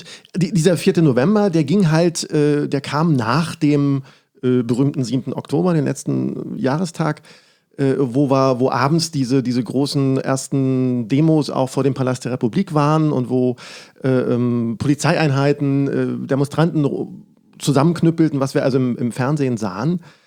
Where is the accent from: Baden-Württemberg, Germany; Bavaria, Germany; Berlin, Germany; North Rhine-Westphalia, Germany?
Berlin, Germany; ich bin in Marzahn aufgewachsen